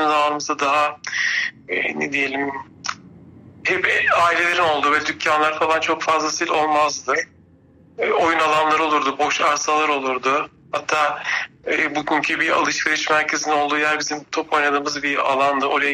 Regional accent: Divriği, Sivas, Turkey; born there; also born or lived in Istanbul; Sivas Divriği'de.

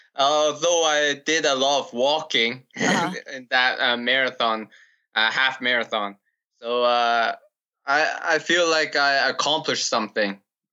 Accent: Calgary, Alberta, Canada; I'm 29 years old, and I was born in Calgary, Alberta, Canada, and I'm raised up here, and I'm still living in the city.

